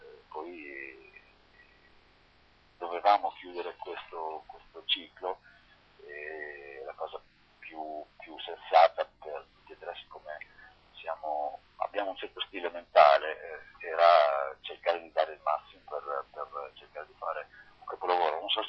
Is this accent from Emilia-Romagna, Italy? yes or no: yes; Emilia-Romagna, Italy; Io vengo dalla Romagna e purtroppo quello che viene dal mio territorio è deflagrazione